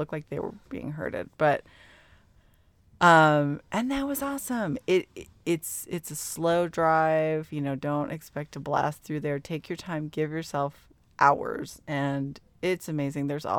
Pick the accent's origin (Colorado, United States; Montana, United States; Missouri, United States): Colorado, United States; Well, I grew up in Colorado driving on a lot of windy, narrow mountain roads